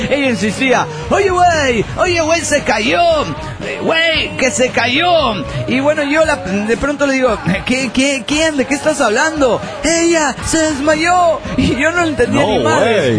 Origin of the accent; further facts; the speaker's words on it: Mexico City, Mexico; del DF mexicano.